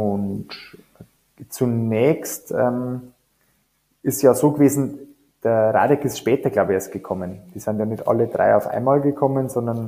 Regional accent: Deggendorf, Bavaria, Germany; Deckendorf ist auch meine Heimatstadt, dort bin ich groß geworden.

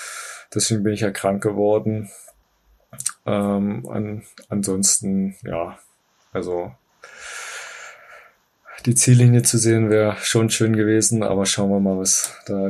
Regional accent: Finsterwalde, Brandenburg, Germany; born there; Das ist in der Nähe von meinem Geburtsort Finsterwalde.

